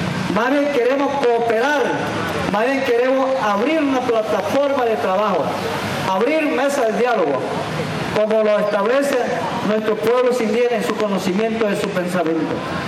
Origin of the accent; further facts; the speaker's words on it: Venezuela; sin colores partidistas, como humanos, como venezolanos. Defendamos nuestra identidad cultural.